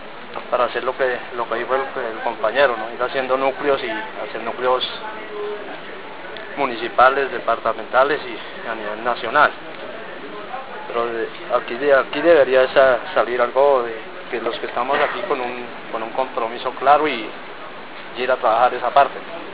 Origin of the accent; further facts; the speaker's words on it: Totoró, Cauca, Colombia; vengo del municipio de Totoró, departamento del Cauca.